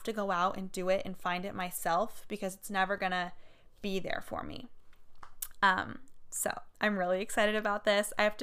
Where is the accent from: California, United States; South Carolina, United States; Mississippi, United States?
California, United States; I'm born and raised in California, obviously, but I love like the laid back, beachy, very like honest vibe that California has.